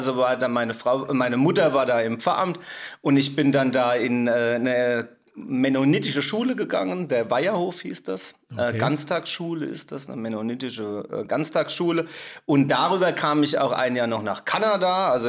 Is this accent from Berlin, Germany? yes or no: no; Kerzenheim, Rhineland-Palatinate, Germany; Okay, also ich bin als Pfälzer Pfarrerinnenkind auf die Welt gekommen, genau, im Pfarrhaus. Also in Kerzenheim, das ist in der Westpfalz da hinten und da bin ich groß geworden.